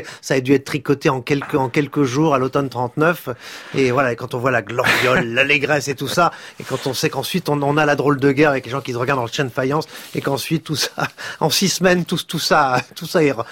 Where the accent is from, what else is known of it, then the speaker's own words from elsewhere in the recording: Paris, Île-de-France, France; Je suis parisien, je vis Paris, je respire Paris